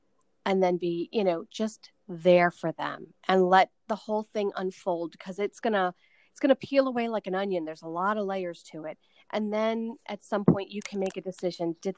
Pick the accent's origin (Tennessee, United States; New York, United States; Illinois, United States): New York, United States; also born or lived in New Jersey; I was actually born in Jersey, and then my parents moved to New York, and I lived there for 20 plus years, and we lived about an hour out of the city. I actually grew up on a mountain.